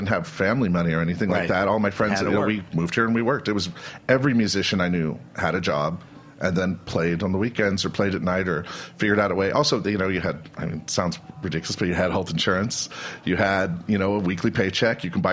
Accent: Youngstown, Ohio, United States; Well, I grew up in Youngstown, Ohio.

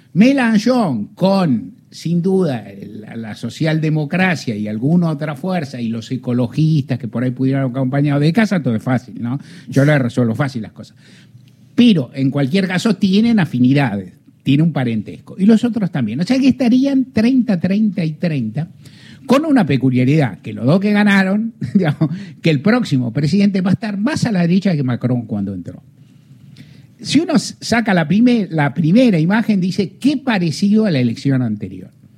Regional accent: Argentina; Porque ellos son franceses, nosotros somos argentinos.

